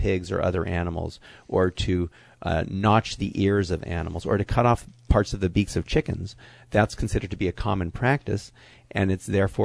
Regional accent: Hollywood, California, United States; I grew up in Hollywood

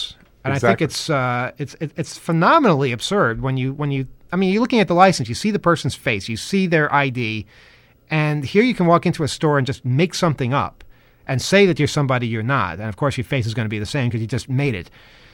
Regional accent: New Jersey, United States; I grew up in New Jersey, and I remember one of the key things for contacting my parents for a ride or in an emergency in my teen years

